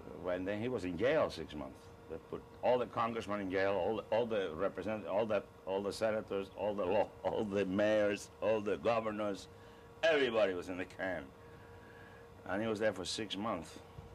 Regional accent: Cuba; You know, my dad was mayor of my hometown in Cuba.

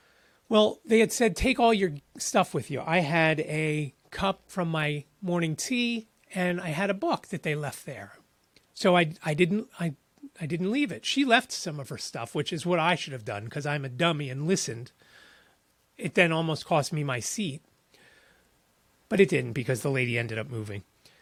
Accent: Philadelphia, Pennsylvania, United States; I'm from Philly and no one would respect me if I came here to this place and ate one of them.

